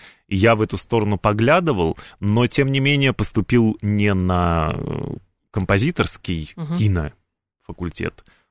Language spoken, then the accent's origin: Russian; Saint Petersburg, Russia; moved away as an adult; now in United States; я из Санкт-Петербурга и закончил Петербургскую консерваторию.